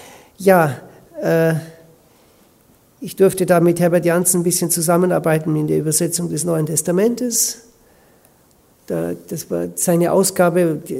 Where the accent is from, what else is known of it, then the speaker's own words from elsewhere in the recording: Austria; now in Switzerland; Meine Frau ist Schweizerin, ich bin Österreicher.